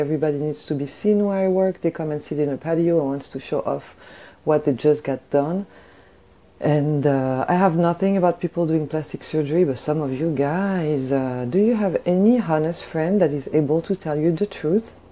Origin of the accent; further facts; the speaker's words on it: Paris, Île-de-France, France; moved away as an adult; now in Los Angeles, United States; So basically a French girl living in LA. So I was born and raised in Paris. And I came to Los Angeles 4 years ago